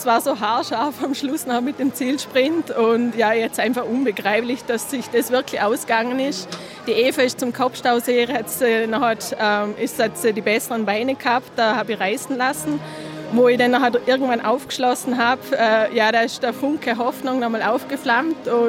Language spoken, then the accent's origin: German; Vorarlberg, Austria; Aber für mich ist der Arlberg Giro, weil er auch im Vorarlberg auch durchgeht, in meiner Heimat, ist das bis jetzt der unbeschreiblichste Moment, ja. Meine ganze Familie ist hier, meine Verwandtschaft